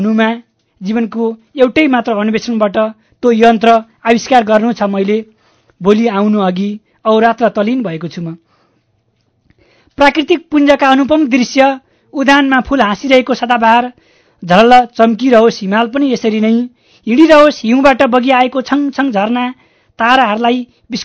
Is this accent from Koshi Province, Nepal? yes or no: yes; Ilam, Koshi Province, Nepal; मेरो घर इलाम हो। अब म चाहिँ योभन्दा अगाडि पनि 2 वर्ष ताप्लेजुङ बसेको छु, र फेरि मेरो मोटामोटी 2 वर्षको समय ताप्लेजुङ को हाङदेवामा मेरो बसाइ हुँदैछ।